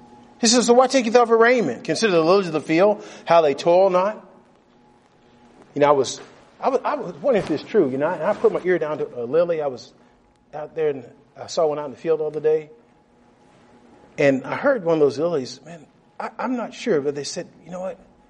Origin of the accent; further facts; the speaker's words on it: Texas, United States; moved away; So I grew up in Texas. We didn't care if the grass burnt or died or whatever, you know.